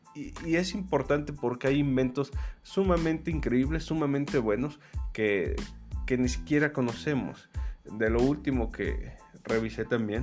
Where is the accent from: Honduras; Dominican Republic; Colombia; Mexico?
Mexico; yo lo digo porque soy mexicano